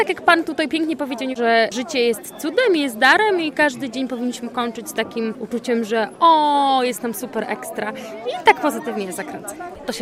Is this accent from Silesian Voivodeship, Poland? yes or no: no; Sopot, Pomeranian Voivodeship, Poland; Jesteśmy bardzo przypadkowo z Sopotu